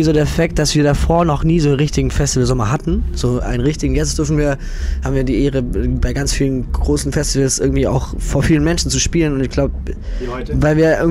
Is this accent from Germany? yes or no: yes; Baden-Württemberg, Germany; weil wir kommen auch aus dem Bodensee, so in der Nähe.